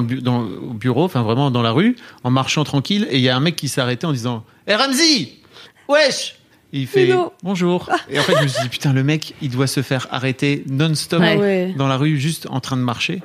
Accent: Neuville-en-Ferrain, Hauts-de-France, France; moi je viens de Neuville-en-Ferrin dans le Nord

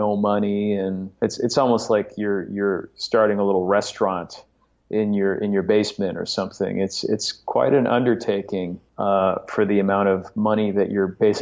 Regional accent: Chicago, Illinois, United States; I grew up in Chicago, where a lot of people have their own space.

